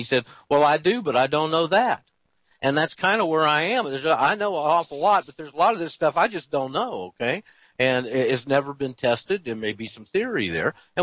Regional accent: United States; born there; Well, I was born in the United States

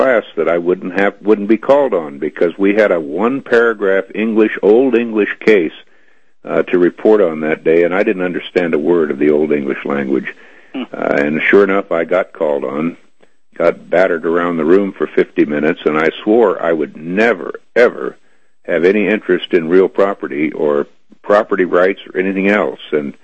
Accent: Idaho, United States; also born or lived in South Carolina; I was born in South Carolina, and my mother married my stepdad, and we came out to Idaho.

